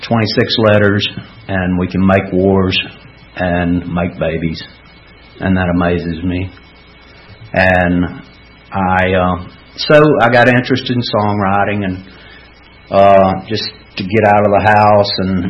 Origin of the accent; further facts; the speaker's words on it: Georgia, United States; moved away as an adult; now in Nashville, United States; And it was the good old boy network back up in my hometown. You give the judge $250. He gives the court clerk $50, and they write it off public drunk. That's how I got 13 DUIs. I had 10 when I left Georgia and moved to Nashville.